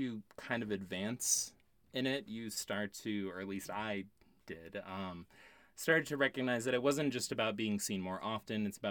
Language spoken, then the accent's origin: English; Toledo, Ohio, United States; now in Asheville, United States; I'm originally from Toledo, Ohio, and like most folks, I no longer live in Toledo, Ohio. Currently living in Asheville, and I plan on staying here for definitely the foreseeable future.